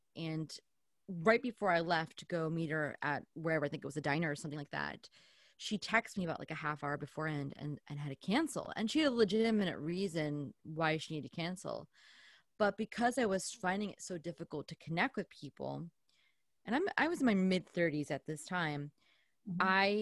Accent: New Jersey, United States; also born or lived in Northern Ireland; I am a Jersey girl. I was born and bred in New Jersey, and I'm very proud of being from New Jersey because it's such a weird little fun state. But I haven't lived here my whole life.

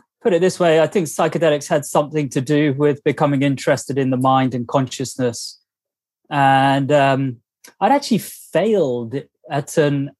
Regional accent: Bournemouth, South West England, United Kingdom; And I ended up doing a degree in psychology in my hometown and Bournemouth on the south coast of the UK.

